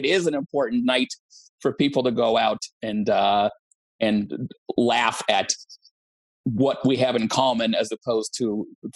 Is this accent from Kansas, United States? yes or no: no; Olympia, Washington, United States; And I'm from Olympia, Washington.